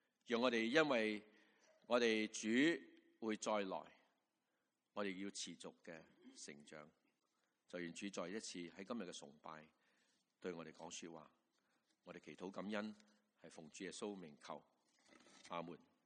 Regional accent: Guangdong, China; 但是呢我們廣東人呢，我們呢能夠恢復回我們用我們的廣東話來唱出這樣的詩歌

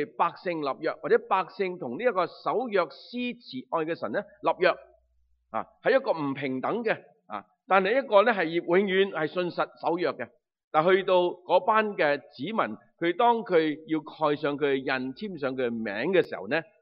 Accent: China; 作为一个中国人唔係话指责人哋，自己中国人

